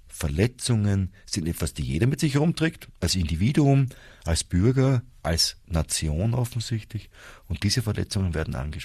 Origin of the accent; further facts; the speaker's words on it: Vienna, Austria; Als Wiener erlebt man das mit der Nachbarstadt Bratislava im Alltag.